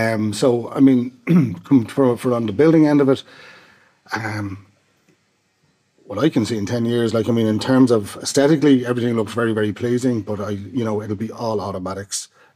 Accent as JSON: {"language": "English", "country": "Ireland", "said": "as an Irish joke, our children's hospital is probably about that long it's been taken to be built."}